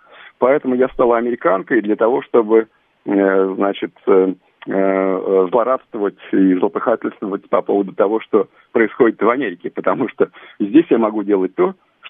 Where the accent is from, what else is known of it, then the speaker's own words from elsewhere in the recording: Kupavna, Moscow Oblast, Russia; Меня не приглашали из-за того, что я из Купавны